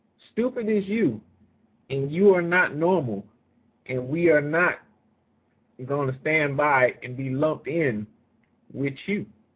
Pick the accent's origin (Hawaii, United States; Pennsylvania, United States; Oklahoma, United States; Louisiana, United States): Louisiana, United States; New Orleans; being I'm from New Orleans, Louisiana. You know, they do the crab broils down there.